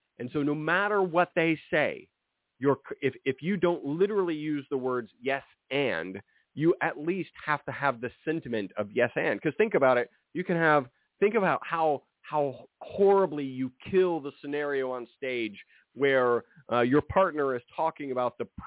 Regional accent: Alabama, United States; born there; I was born in Alabama without a banjo on my knee.

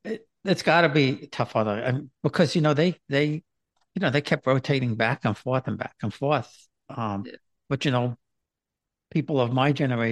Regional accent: Queens, New York, United States; I grew up in Queens in and I grew up on College Point. I don't know if you've heard of that. I don't know where that is, but back when I was growing up in the 50s and 60s, College Point's a peninsula

